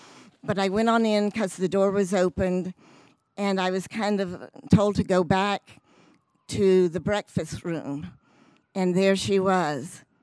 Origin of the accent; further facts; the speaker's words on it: Jackson, Mississippi, United States; So I was born here in Jackson.